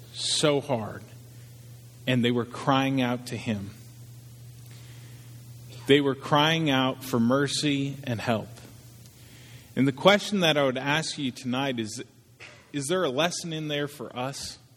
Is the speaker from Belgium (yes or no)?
no; Canada; now in United States; I moved to Tennessee in 1996. I came from Canada, which Canada is not drastically different than America, but it is different.